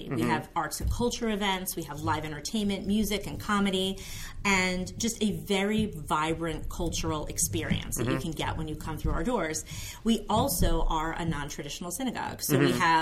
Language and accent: English; Philadelphia, Pennsylvania, United States; Well, I'm from Philly. And I feel like, you know, when you're from Philly, you're scrappy. I came from a neighborhood, like, I would say middle class.